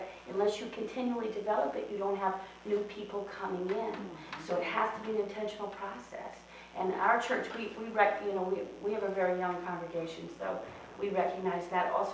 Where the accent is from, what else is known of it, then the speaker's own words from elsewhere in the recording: New York, United States; But I'm from New York, so the opportunities on the East Coast are a lot